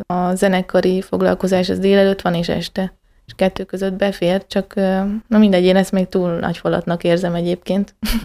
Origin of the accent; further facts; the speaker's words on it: Great Hungarian Plain, Hungary; Szóval nekem tetszik az Alföld, és szeretem. Alföldi lány vagyok.